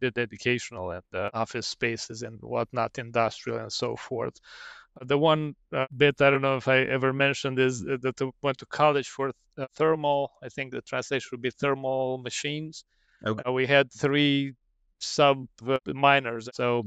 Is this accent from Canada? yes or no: no; Romania; now in United States; So I'm from Romania originally. But I came to the state in 1996